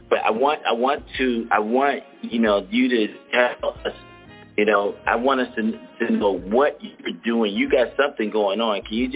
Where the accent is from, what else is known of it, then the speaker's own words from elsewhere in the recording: Philadelphia, Pennsylvania, United States; I grew up in Philly, but I never got the chance to play because I played progressive jazz, right?